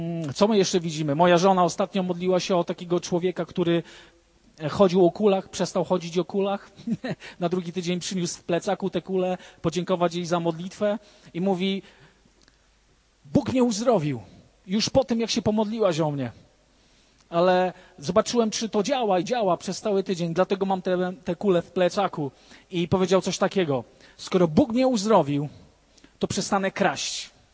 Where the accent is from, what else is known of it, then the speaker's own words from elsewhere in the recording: Rzeszów, Subcarpathian Voivodeship, Poland; Ale ja pochodzę z Rzeszowa, nie z Warszawy.